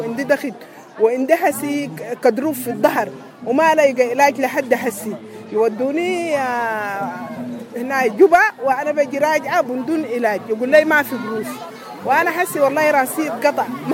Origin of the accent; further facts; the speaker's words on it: Khartoum, Sudan; أنا جاي من الخرطوم من كوبر.